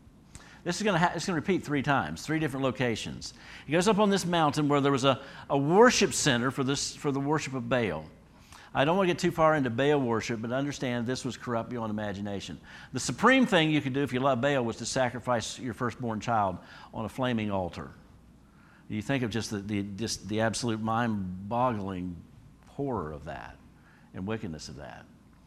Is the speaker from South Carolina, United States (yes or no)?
no; Parkersburg, West Virginia, United States; now in Harrison County, United States; Years ago, after I left where I grew up in the Parkersburg area and transferred down to the Beckley area